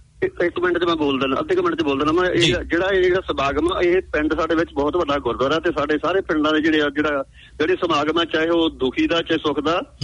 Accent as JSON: {"language": "Punjabi", "region": "Punjab", "country": "India", "tie": "born or raised there", "said": "ਅਸੀਂ ਮੋਗਾ ਤੋਂ ਤਕਰੀਬਨ 5 ਕਿਲੋਮੀਟਰ ਦੇ ਜਿਹੜਾ ਹੈਗਾ ਪਾਸੇ ਤੇ ਸਾਡਾ ਪਿੰਡ ਬਣਦਾ ਹੈਗਾ ਸਭ ਤੋਂ ਵੱਡਾ ਪਿੰਡ ਜਿਹੜਾ ਪੰਜਾਬ ਦੇ ਵਿੱਚ"}